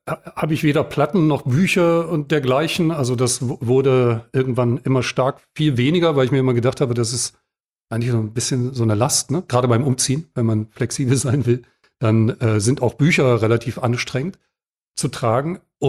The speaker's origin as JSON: {"language": "German", "town": "Dessau", "region": "Saxony-Anhalt", "country": "Germany", "tie": "born or raised there", "said": "ich bin in Dessau geboren, im Osten groß geworden."}